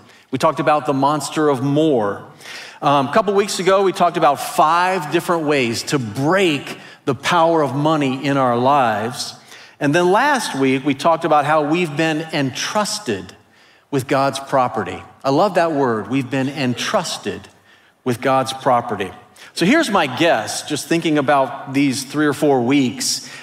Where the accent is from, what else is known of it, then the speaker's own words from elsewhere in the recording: Cincinnati, Ohio, United States; also born or lived in Chicago; We moved back home from Chicago, back to Cincinnati, with nothing, virtually nothing in the bank